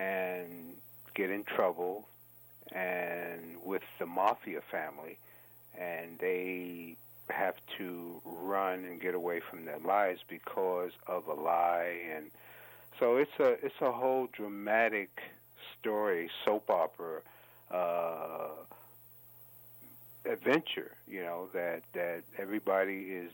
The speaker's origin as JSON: {"language": "English", "region": "New York", "country": "United States", "said": "here I am a New Yorker, and I'm pretty liberal"}